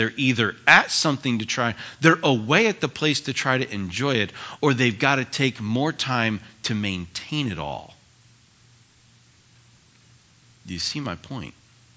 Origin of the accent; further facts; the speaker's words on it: New England, United States; where I grew up in New England, it was all about beach homes.